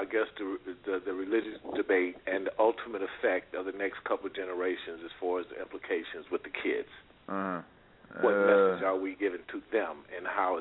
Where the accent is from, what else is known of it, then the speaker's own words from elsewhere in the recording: Bible Belt, United States; I come from originally from the Bible Belt, and I guess I am a big as far as that's concerned to a certain extent.